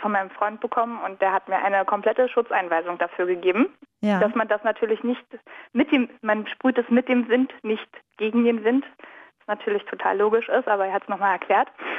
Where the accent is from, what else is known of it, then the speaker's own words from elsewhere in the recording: Berlin, Germany; Mein Papa wohnt im Wedding und aufgewachsen bin ich in Oberschöneweide, dem so verschriebenen Nazi-Bezirk.